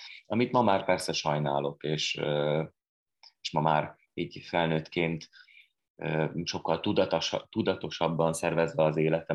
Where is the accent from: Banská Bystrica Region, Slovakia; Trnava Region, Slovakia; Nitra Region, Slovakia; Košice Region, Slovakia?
Trnava Region, Slovakia; Čierna Voda; moved away as an adult; now in Budapest, Hungary; egy felvidéki kis faluban születtem, Feketenyéken, és 18 éves koromig éltem ott, az iskoláimat Galántán végeztem, és végül tanulni Magyarországra jöttem Budapestre. Színészetet, és itt ragadtam. Most már 21 éve élek itt Budapesten